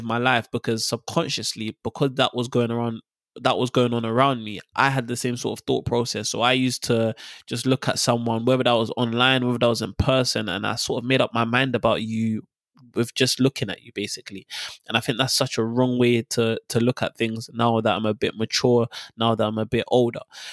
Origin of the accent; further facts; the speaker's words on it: Dagenham, London, United Kingdom; So I grew up in Dagenham, East London. I went to school in Romford, but technically I was just always in Dagenham, East London.